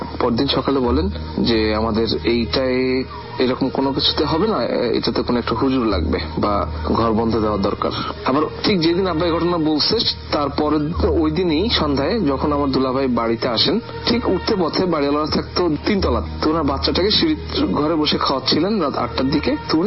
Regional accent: Khulna, Khulna Division, Bangladesh; আমাদের বাড়ি অ্যাকচুয়ালি খুলনাতে, আমাদের বাড়ি ছিল টিভি বন্ডার রোডে, সেই বাড়িটা এখনো আছে।

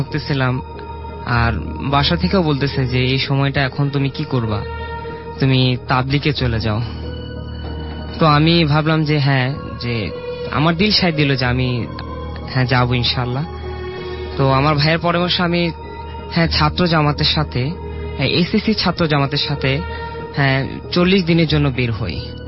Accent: Dhaka, Dhaka Division, Bangladesh; আমি মিরপুর এক থেকে এসেছি।

